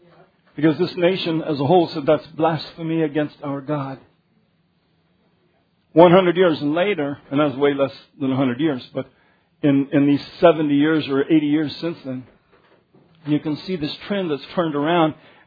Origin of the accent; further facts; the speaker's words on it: Denver, Colorado, United States; born there; I was born in Denver.